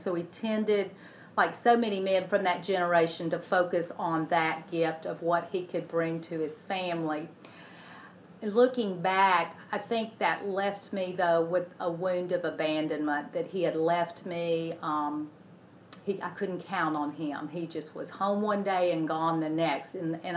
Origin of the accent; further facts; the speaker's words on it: Cullman, Alabama, United States; now in Homewood, United States; Growing up in Cullman was just very beautiful and picturesque, and we live here in Homewood